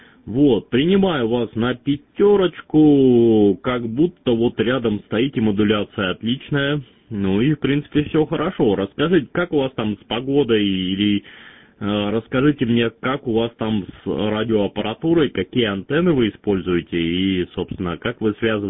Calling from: Kaluga, Kaluga Oblast, Russia; город Калуга. Город Калуга, это, собственно, вот, ну, практически Подмосковье.

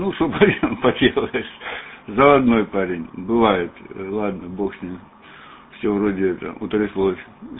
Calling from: Belgium; Мы сейчас из Бельгии, поэтому... по местному позывному национальному.

